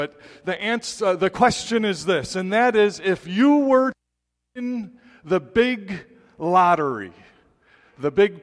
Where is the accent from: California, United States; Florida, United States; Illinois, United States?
Illinois, United States; Evanston; Northwestern University in Evanston, which, by the way, is my hometown, and I was in high school, apparently, when this study came out a few blocks away.